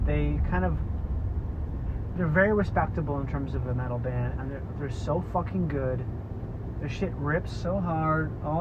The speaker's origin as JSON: {"language": "English", "town": "Rochester", "region": "Minnesota", "country": "United States", "said": "I'm from Rochester, Minnesota, which is where the Mayo Clinic is."}